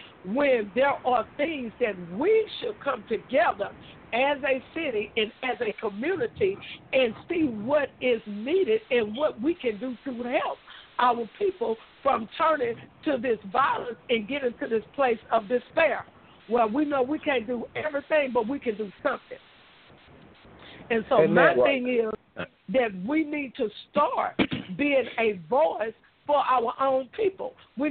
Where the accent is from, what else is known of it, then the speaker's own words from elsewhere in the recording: Shreveport, Louisiana, United States; And I grew up in Shreveport, right there on the Cooper Road, what we call Martin Luther King area now, but it was Cooper Road in my time.